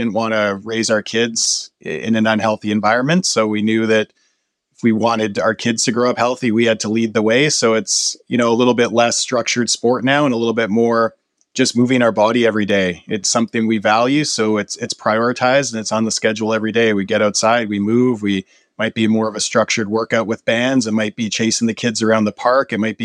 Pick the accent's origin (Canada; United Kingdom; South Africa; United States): Canada; We grew up, both of us, into sports. We're from Canada, so it was hockey, ringette, those sorts of things.